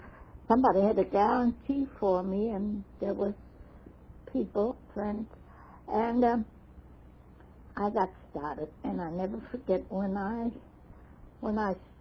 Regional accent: New York, United States; And I came from New York, where you had three different ways to go all over in the city

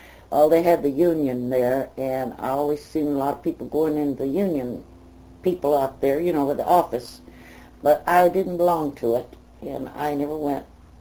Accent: Texas, United States; his name was Jack Fry, that I grew up with in Texas.

